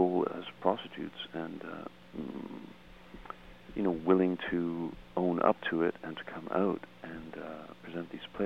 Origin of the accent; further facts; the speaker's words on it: Montreal, Quebec, Canada; now in Toronto, Canada; Yeah, I'm originally from Montreal.